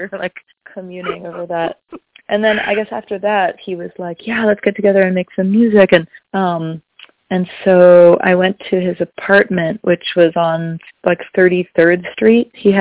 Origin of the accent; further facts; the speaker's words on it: California, United States; moved away as an adult; now in New York, United States; So yeah, I grew up in California, and I moved to New York to go to Columbia